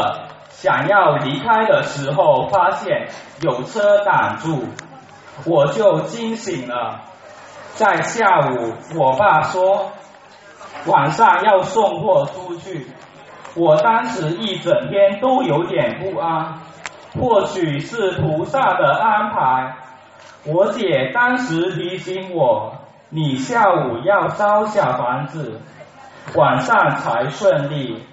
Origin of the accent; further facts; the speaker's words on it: Shenzhen, Guangdong, China; 我是来自深圳的同修